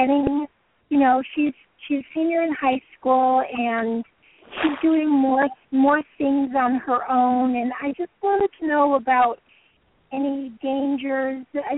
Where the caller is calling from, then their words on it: California, United States; I'm calling from California.